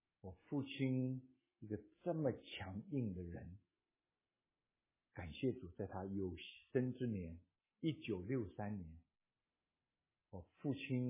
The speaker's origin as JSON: {"language": "Chinese", "region": "Keelung", "country": "Taiwan", "tie": "born or raised there", "said": "我们从小我们住了一个住在基隆哈，所以我是生在基隆鸡的笼子里面啊"}